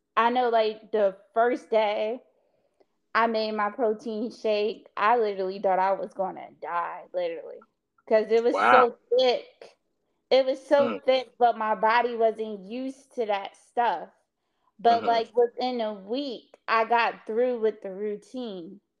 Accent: Chesapeake, Virginia, United States; Well, I'm from Chesapeake, Virginia.

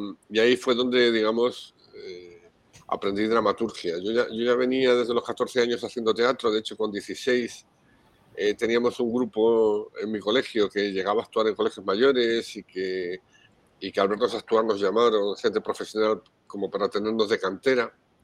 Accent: Madrid, Community of Madrid, Spain; cuando creces en un barrio periférico como yo, que crecí en Usera, donde todavía vivo en Madrid

